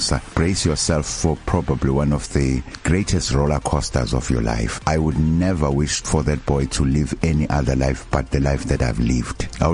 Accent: Durban, KwaZulu-Natal, South Africa; I'm a Durban boy. I was born in northern KwaZulu-Natal in 1971. But my family then moved to Durban because my parents worked at King Edward Hospital. We grew up here at Umlazi Township.

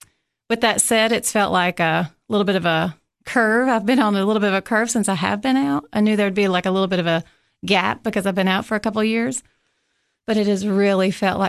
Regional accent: Tennessee, United States; So I'm from Pickett County. I graduated from Pickett County High School, and I went to Tennessee Tech for my undergraduate and my master's in reading.

